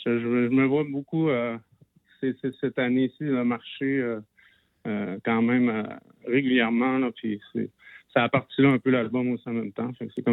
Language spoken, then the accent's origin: French; Quebec, Canada; je viens du Lac-Saint-Jean. Mon père avait un garage, c'est là que j'ai commencé à gosser. Mais j'ai gossé aussi quand j'étais à l'école d'architecture à Québec